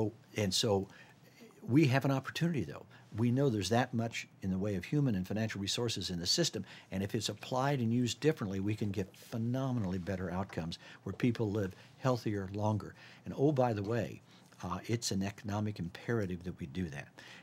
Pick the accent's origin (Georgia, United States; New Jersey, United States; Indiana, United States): Indiana, United States; because I grew up in Ohio Valley and in Indiana